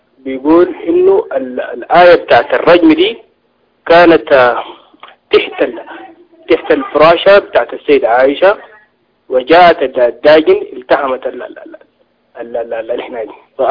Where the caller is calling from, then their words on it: Sudan; نعم أنا ضارب من السودان